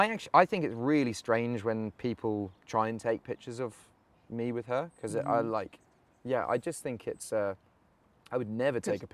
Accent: England, United Kingdom; probably the answer is growing up in England

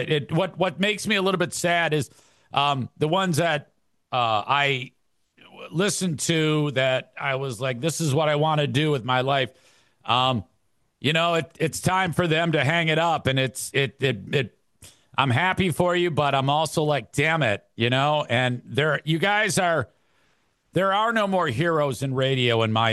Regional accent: Detroit, Michigan, United States; when you're growing up in Detroit, like I said, we're like, oh my God, these people.

